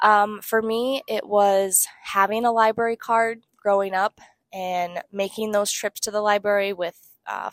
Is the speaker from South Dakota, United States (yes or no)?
yes; Madison, South Dakota, United States; I am the Youth Service Coordinator at the Community Center, and I am born and raised in Madison, South Dakota.